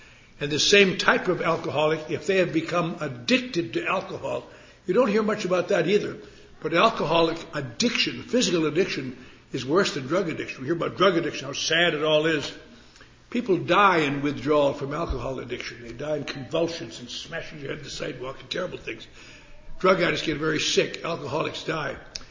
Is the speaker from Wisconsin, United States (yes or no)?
yes; Wisconsin, United States; when I was a little boy growing up in Wisconsin in snow, very similar to this, and thank God I got out of it.